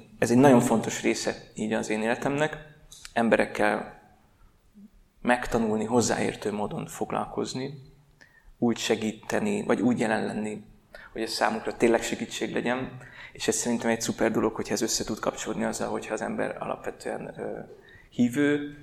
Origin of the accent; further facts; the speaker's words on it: Mosonmagyaróvár, Győr-Moson-Sopron, Hungary; És én is Nyugat-Magyarországról származom, Mosonmagyaróváron születtem, meg ott is nőttem föl.